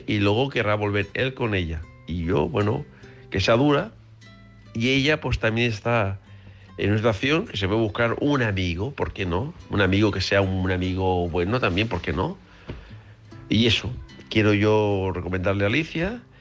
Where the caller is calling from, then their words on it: Barcelona, Catalonia, Spain; de Barcelona.